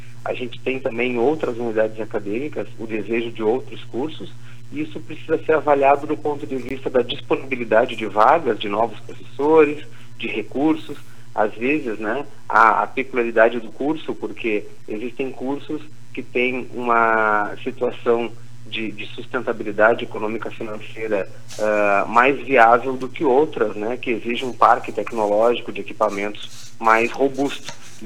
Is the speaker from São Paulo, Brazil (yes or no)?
no; Uruguaiana, Rio Grande do Sul, Brazil; eu sou nascido e criado em Uruguaiana, né? Tive a oportunidade de estudar lá, me formar, depois sair para fazer mestrado, doutorado.